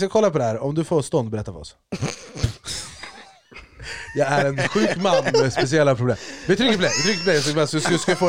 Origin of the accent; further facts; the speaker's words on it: Sundsvall, Västernorrland County, Sweden; born there; Jag är från Sweden. Jag är född i Sundsvall, brorsan.